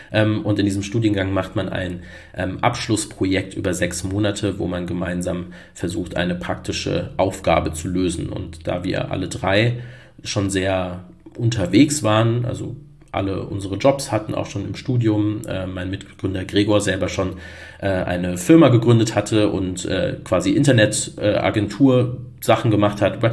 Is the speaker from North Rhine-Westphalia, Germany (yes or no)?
no; Hesse, Germany; Ich komme aus dem Rhein-Main-Gebiet ursprünglich